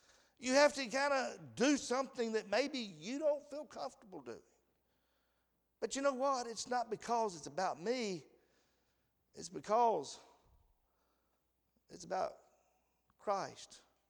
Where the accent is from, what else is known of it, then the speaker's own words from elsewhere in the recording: United States; if I go to Barbados and I go down there and I start talking to them like I'm an American, and I am an American, they know that.